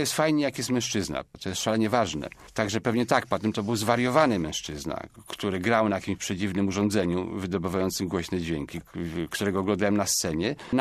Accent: Poznań, Greater Poland Voivodeship, Poland; born there; now in Warsaw, Poland; również urodziłem się w Poznaniu, tak jak Krzysztof. Mam tutaj rodzinę.

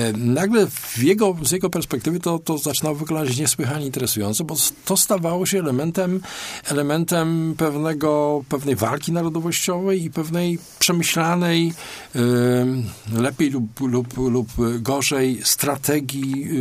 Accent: Poznań, Greater Poland Voivodeship, Poland; bo my tu poznaniacy mamy taką zawsze ochotę

